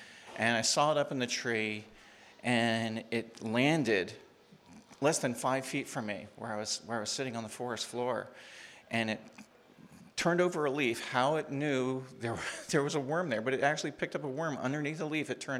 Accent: Pennsylvania, United States; I grew up in Pennsylvania, and I didn't actually start hunting until I went to college at the University of Wisconsin

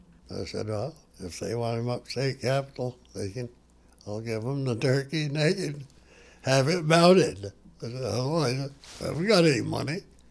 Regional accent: Vermont, United States; And finally, I bought a for myself, and had it when I come from Vermont.

